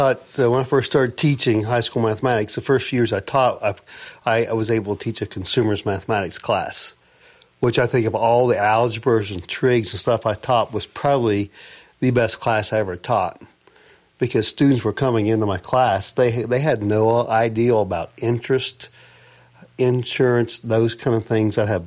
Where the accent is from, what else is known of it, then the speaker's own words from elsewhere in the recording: Ohio, United States; I grew up on Rocky Fork Lake and I love the boat and I love the ski.